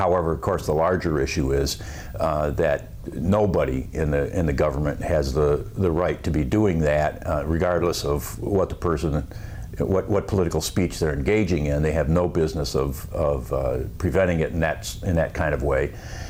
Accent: Toledo, Ohio, United States; I'm from Toledo, Ohio, and I guess the first thing I want to say

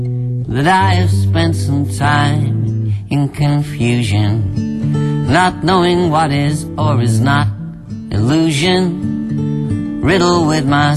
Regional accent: Manchester, North West England, United Kingdom; We're from Manchester, but this song was written by a Liverpudlian, a person from Liverpool, or as we call them, Scousers.

